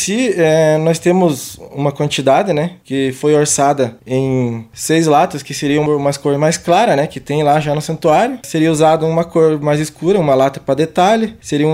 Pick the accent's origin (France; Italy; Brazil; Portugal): Brazil; Pinheiro Preto, Santa Catarina; also born or lived in Erval Velho; now in Campos Novos, Brazil; Sou natural de Pinheiro Preto. Quando me mudei para cá em 2010, morei 8 anos em Erval Velho. Já faz 2 anos que estou aqui em Campos Novos